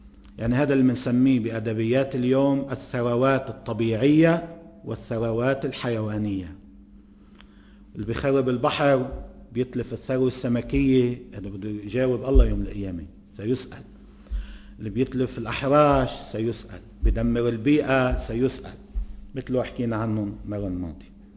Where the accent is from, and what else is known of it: Lebanon